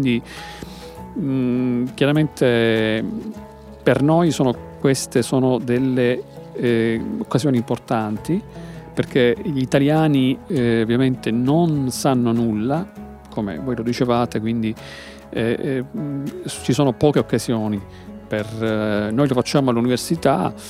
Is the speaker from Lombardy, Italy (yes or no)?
no; Sicily, Italy; ci coinvolge come esseri umani, come europei, come italiani, come siciliani